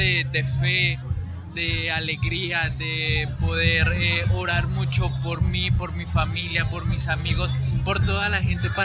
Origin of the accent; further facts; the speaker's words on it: Colombia; vengo de Colombia.